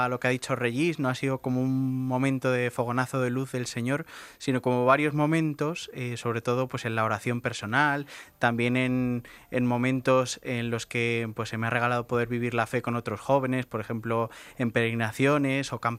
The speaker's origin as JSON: {"language": "Spanish", "town": "Pinto", "region": "Community of Madrid", "country": "Spain", "said": "tengo 26 años y soy de Pinto, de la parroquia Santo Domingo de Silos."}